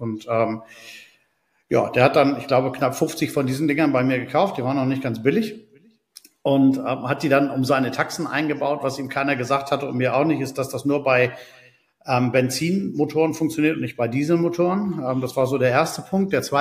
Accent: Hamburg, Germany; ich komme aus dem hohen Norden. Da gibt es eine Stadt in der Nähe, die heißt Hamburg, wo ich aufgewachsen bin.

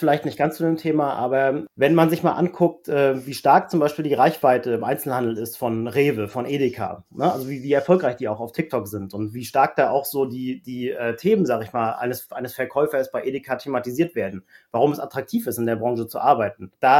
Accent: Parchim, Mecklenburg-Vorpommern, Germany; Also ich komme ursprünglich aus Parchim, das ist in Mecklenburg-Vorpommern, habe dort 2008 Abitur gemacht

